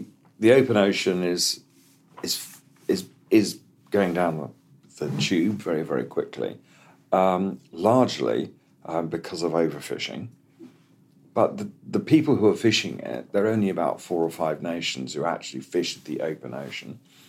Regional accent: Kenya; And I grew up in Kenya as a kid.

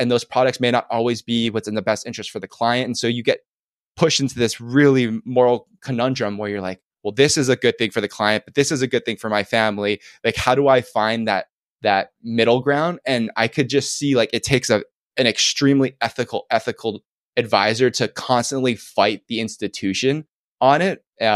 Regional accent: Kaneohe, Hawaii, United States; I grew up in Kaneohe, Kahului on Oahu, which is like a little bit more rural country.

